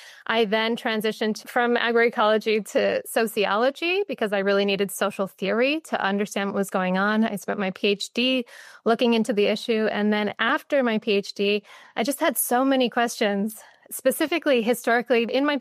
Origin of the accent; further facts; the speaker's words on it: Hawaii, United States; I actually grew up in Hawaii, so I'm a settler from Hawaii. So I've lived in the Pacific all my life.